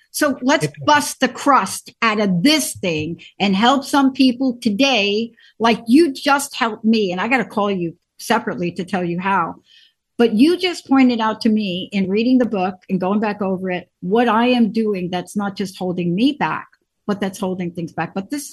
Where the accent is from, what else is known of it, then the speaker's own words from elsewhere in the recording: Bronx, New York, United States; I come from the Bronx.